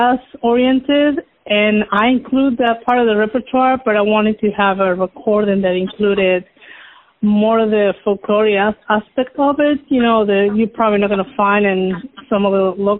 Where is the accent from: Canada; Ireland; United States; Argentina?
Argentina; I'm from Argentina, right? So I come from the tango scene